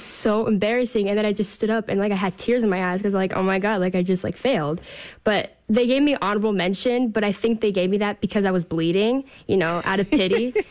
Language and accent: English; United States; born there; Yeah, I was born in this country, but I kind of wish I was born in Russia.